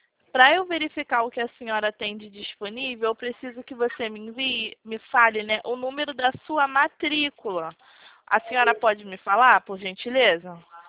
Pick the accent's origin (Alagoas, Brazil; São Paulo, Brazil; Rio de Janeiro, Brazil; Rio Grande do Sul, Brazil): Rio de Janeiro, Brazil; como a senhora é de outro estado que não é o meu, que eu sou daqui do Rio.